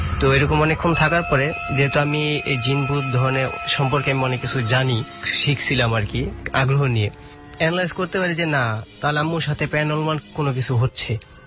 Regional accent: Tangail, Dhaka Division, Bangladesh; আমাদের গ্রামে টাঙ্গাইল জেলা

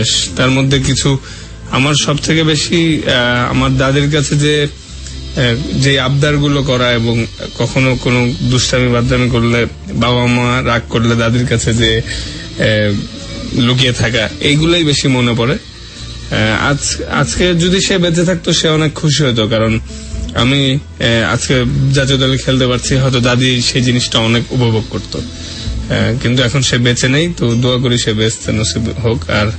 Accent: Dhaka, Dhaka Division, Bangladesh; আমি ঢাকা মোহাম্মদপুরের ছেলে, আমি এখানের স্থানীয়।

